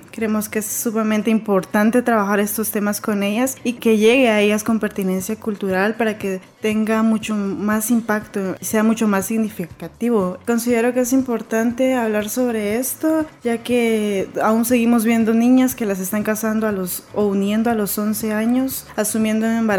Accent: Patzún, Chimaltenango, Guatemala; soy originaria de Patzún, Chimaltenango, tengo 23 años de edad y soy mujer maya cachiquel del país de Guatemala.

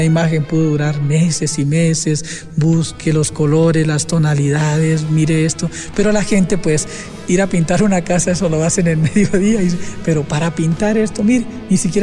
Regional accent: Boyacá, Colombia; Yo soy boyacense también y nosotros somos supersticiosos

